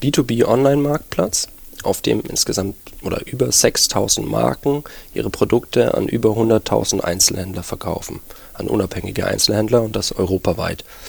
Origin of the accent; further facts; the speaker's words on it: Nuremberg, Bavaria, Germany; now in Berlin, Germany; ja, ich bin Nürnberger, und ja, aber Berlin, die Hauptstadt, hatte man großen Reiz ausgemacht für mich, und deswegen wollte ich hier wohnen.